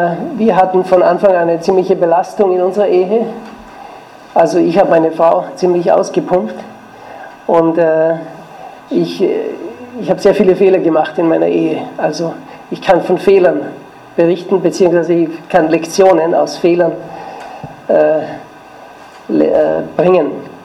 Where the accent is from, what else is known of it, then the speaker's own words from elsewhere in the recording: Austria; now in Switzerland; Also ich bin Österreicher. Ich komme aber aus der Schweiz. Moment. Meine Frau ist Schweizerin und wir wohnen seit 17 Jahren in der Schweiz.